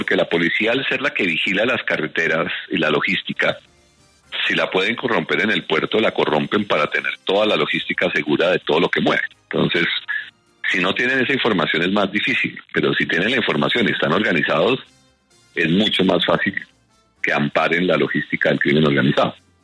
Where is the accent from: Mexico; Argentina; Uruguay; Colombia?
Colombia; Eso no le cabe en la cabeza a uno como colombiano.